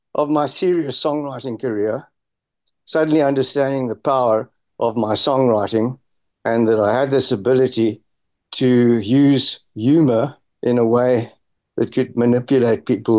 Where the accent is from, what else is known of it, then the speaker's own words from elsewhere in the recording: South Africa; I just decided to be honest and say I'm from South Africa.